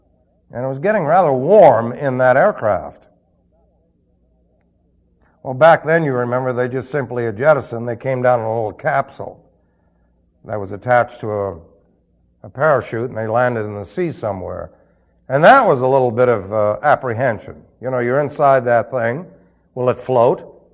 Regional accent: New York City, New York, United States; But then he was raised in Indiana and I was raised in New York City, so you see people speak a little differently in New York City.

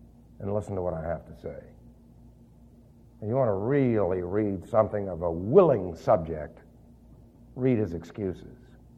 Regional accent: New York City, New York, United States; I'm streetwise. I was raised in New York City.

